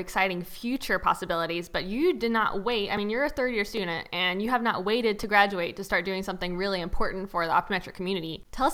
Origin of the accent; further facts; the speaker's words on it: the South, United States; only really speak English and people will joke that that's not necessarily all that well because I am from the South. So I have a lot of these colloquial sayings and pronunciation mistakes that happen when I start talking.